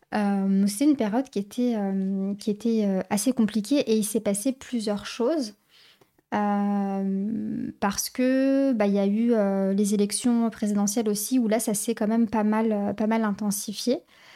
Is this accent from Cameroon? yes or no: no; France; born there; also born or lived in Algeria / Panama / Argentina; Donc je suis une femme africaine, amazigh, sahraouia, et je suis née en France et j'ai assez tôt navigué entre la France et l'Algérie notamment. Et un petit peu plus tard dans ma vie, j'ai vécu notamment au Panama. Et j'ai été formée aussi en Argentine.